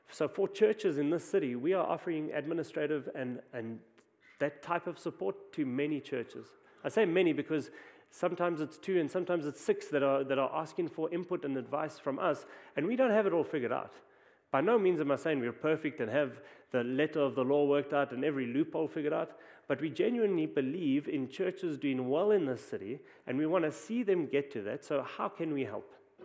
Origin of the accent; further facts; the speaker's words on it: South Africa; And you might hear from my accent that I'm from South Africa